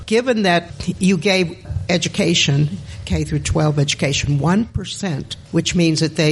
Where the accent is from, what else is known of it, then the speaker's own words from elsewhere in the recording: Escondido, California, United States; from Escondido.